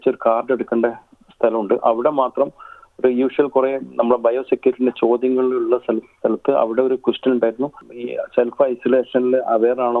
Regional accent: Kerala, India; now in Australia; തീർച്ചയായിട്ടും ഞാൻ മലയാളി എന്ന നിലക്ക് നമ്മളെല്ലാവരും വളരെ ന്യൂസും വാട്സപ്പും കാര്യങ്ങളും അറിയുന്നത് കൊണ്ടാണ്

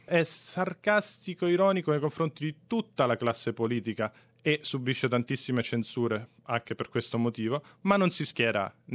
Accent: Rome, Lazio, Italy; Perché io sono di Roma.

